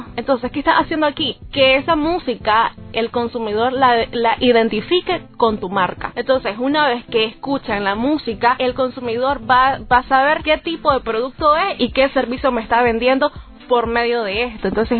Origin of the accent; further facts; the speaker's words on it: Nicaragua; como nicaragüenses que somos